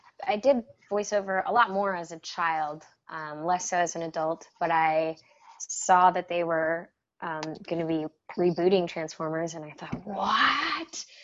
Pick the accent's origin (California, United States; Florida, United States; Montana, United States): California, United States; Los Angeles; born there; Well, I was born in Los Angeles, so that kind of means I was forced into the entertainment industry.